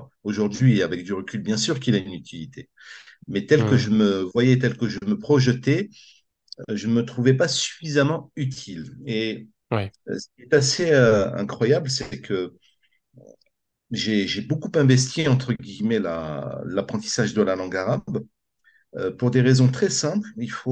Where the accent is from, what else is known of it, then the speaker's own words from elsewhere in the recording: France; born there; je suis né en France, d'origine algérienne, berbère, donc kabyle plus particulièrement.